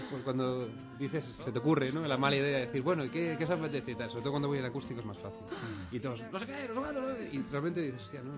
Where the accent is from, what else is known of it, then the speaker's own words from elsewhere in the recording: Galicia, Spain; now in Madrid, Spain; yo me siento muy de Madrid también, pero sí, soy profundamente gallego también